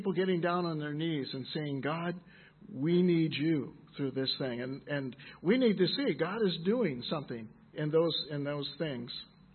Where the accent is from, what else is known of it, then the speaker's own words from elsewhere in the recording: United States; I'm an American, and I have tried very much not to say anything about what's going on in America.